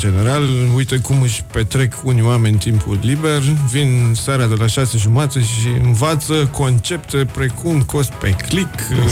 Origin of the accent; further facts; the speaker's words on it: Romania; Poate, bine, noi suntem români și tindem să punem de multe ori înainte alte lucruri față de cele de bază.